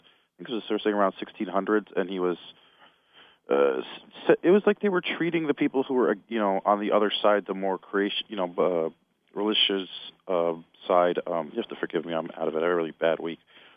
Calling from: New Jersey, United States; Hi, Brian. … from New Jersey.

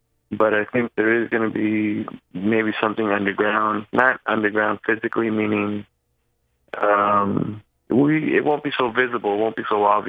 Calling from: Pennsylvania, United States; I'm calling from PA.

